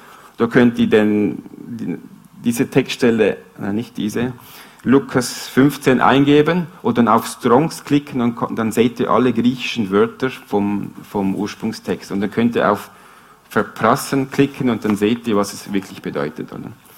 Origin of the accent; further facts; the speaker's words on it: Philippines; Ich bin auch auf den Philippinen aufgewachsen